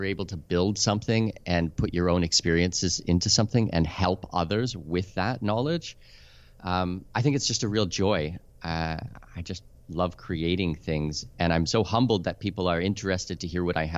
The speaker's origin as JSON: {"language": "English", "country": "Canada", "lives_now": "Panama City, Panama", "said": "I'm Canadian with Danish heritage."}